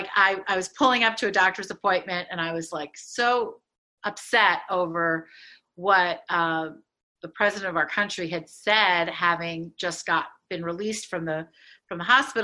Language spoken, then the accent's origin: English; Philadelphia, Pennsylvania, United States; accent: Philadelphia; Although I am from Philadelphia and that's worse. So I try to just, you know, not do the flat A and the O from Philadelphia.